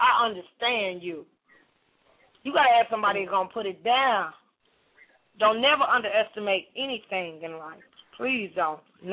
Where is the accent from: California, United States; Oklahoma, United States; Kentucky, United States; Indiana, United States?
Indiana, United States; Gary; moved away; I'm from the G. I'm from Gary.